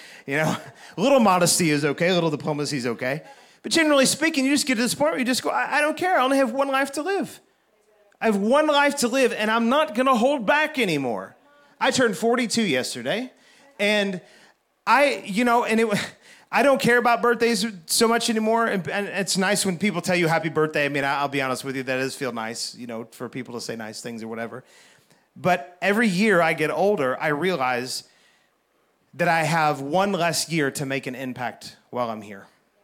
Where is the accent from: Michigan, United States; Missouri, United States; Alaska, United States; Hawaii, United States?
Missouri, United States; Troy; Well, I grew up in Troy, Missouri, really pretty much right on Highway 47.